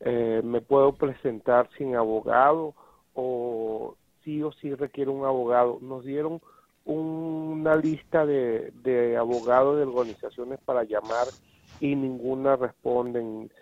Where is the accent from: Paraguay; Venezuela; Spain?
Venezuela; now in Santa Barbara, United States; soy venezolano